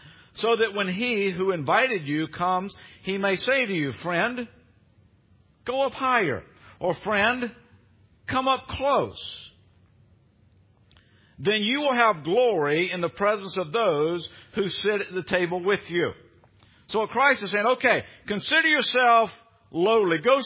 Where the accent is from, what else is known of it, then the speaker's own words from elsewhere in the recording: the South, United States; Now, I'm from the South, and I had a teacher who was from Taiwan.